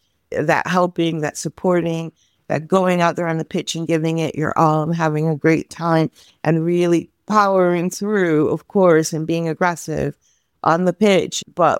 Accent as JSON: {"language": "English", "town": "Bronx", "region": "New York", "country": "United States", "moved": "as an adult", "said": "Okay, so I'm from the Bronx, New York, and I've been working and living in the Balkans since almost 20 years now, I guess, maybe a little bit more than that."}